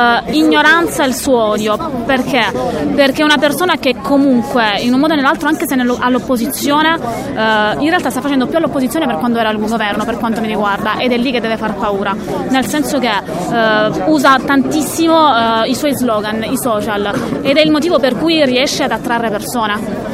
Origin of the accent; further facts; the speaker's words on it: Trapani, Sicily, Italy; Io per esempio vengo da Trapani, mi sono fatto un'ora e mezzo di strada per venire proprio qua apposta